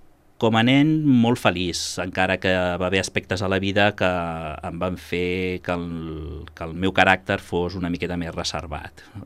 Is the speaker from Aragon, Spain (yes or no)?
no; Ripollet, Catalonia, Spain; also born or lived in Sabadell / Cerdanyola del Vallès; De Ripollet. Vaig viure tota la meva infantesa a Ripollet, on vaig anar al col·legi, i vaig estar fins als 12 anys a Ripollet, fins que la meva família va decidir, per tema de feina, canviar de domicili a Cerdanyola del Vallès.